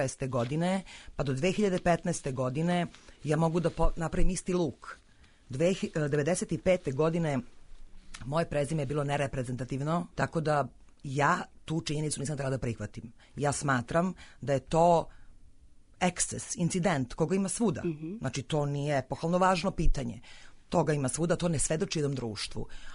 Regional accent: Belgrade, City of Belgrade, Serbia; born there; ja sam rođena u Beogradu, u Srbiji, to je moja domovina

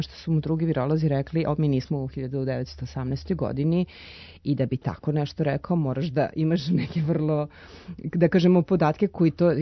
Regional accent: Milan, Lombardy, Italy; ja dolazim iz Milana, znači to je sve oko Milana, znači gde Bergamo, Breše, svi ti gradovi.

